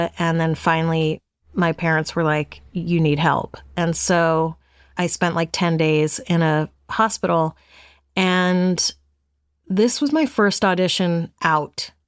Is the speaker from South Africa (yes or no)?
no; Brooklyn, New York, United States; The house I grew up in Brooklyn was quite old, actually, and sort of falling apart, but it wasn't haunted as far as I know.